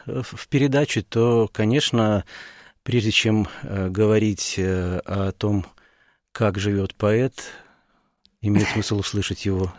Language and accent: Russian; Minsk, Belarus; born there; Ну, дело в том, что я родился в Минске, в Советском Союзе